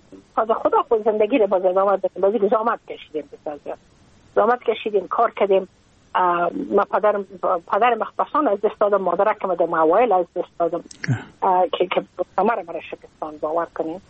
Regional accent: Afghanistan; moved away as an adult; now in United States; ما که از افغانستان بقا آمدم ما اون سال بودم 28 ساله

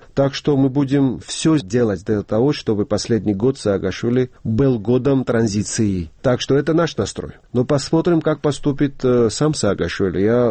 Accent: Georgia

